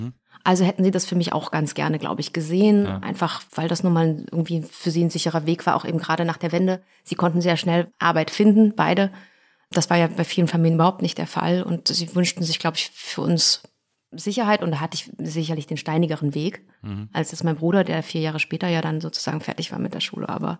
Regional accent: Thuringia, Germany; accent: Thuringian; Logisch. Na klar, richtigen Singsang hatte ich noch.

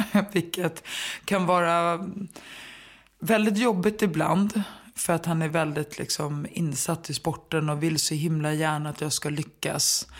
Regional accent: Stockholm, Stockholm County, Sweden; Jag är uppvuxen i liksom Enskededalen som är som... det är ju lägenheter som uppbyggda som små gårdar.

